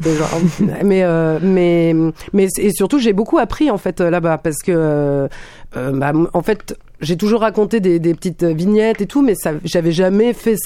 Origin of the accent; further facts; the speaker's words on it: France; Après, je suis française, j'ai lu